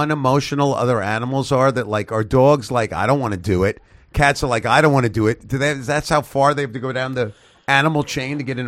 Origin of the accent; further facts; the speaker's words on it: Brooklyn, New York, United States; I'm from Brooklyn, all right. I think I know good pizza